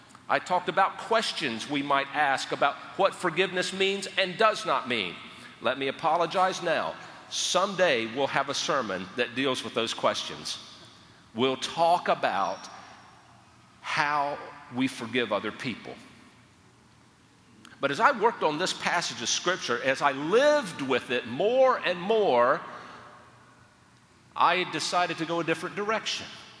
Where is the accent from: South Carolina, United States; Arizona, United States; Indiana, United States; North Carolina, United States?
North Carolina, United States; in the culture at large where I grew up in North Carolina, you would sometimes hear of communities churching somebody